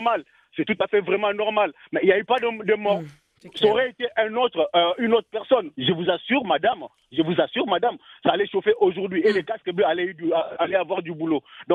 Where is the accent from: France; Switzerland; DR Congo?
DR Congo; aujourd'hui, en tant que Congolais, je m'estime heureux déjà de recevoir et de prendre le pouvoir. Un fils du pays a eu le pouvoir.